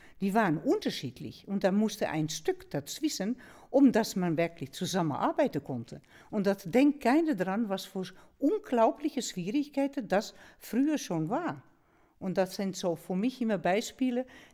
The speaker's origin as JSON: {"language": "German", "country": "Netherlands", "second_language": "German", "said": "ich als Niederländerin in Amsterdam damals"}